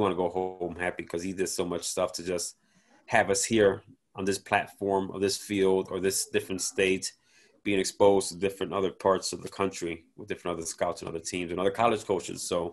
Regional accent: Chicago, Illinois, United States; That was awesome because that's where my family's from, Puerto Rico. I am Puerto Rican, but I was born and raised in Chicago.

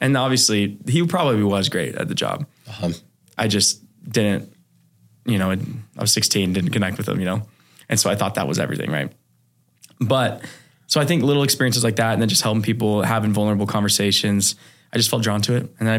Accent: Washington, United States; I grew up in Washington, in like a smaller ish town.

